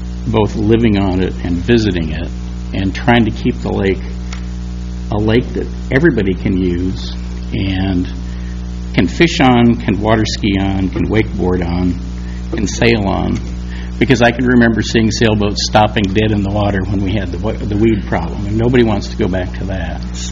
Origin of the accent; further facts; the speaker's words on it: Tigard, Oregon, United States; Good evening. … from Tigard, Oregon, but our lakefront address is 3181 Northeast Loop Drive.